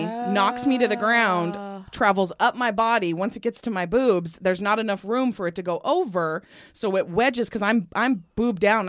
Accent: Nevada, United States; I'm a desert rat. I grew up in Nevada, so I have an aversion to bugs of all kinds.

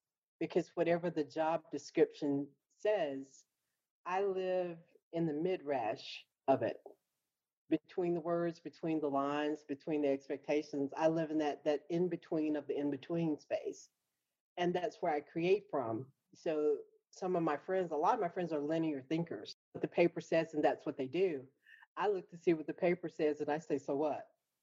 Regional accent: Shreveport, Louisiana, United States; I grew up in Shreveport, Louisiana, and I grew up in the 70s.

